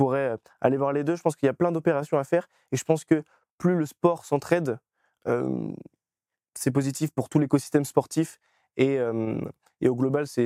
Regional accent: Pays de la Loire, France; Donc moi, je suis des Pays de la Loire, donc plus Angers et Nantes.

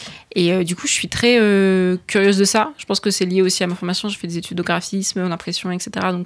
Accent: Tours, Centre-Val de Loire, France; now in Asnières, France; j'habite à Paris maintenant, enfin j'habite à Asnières, mais je viens de Tours

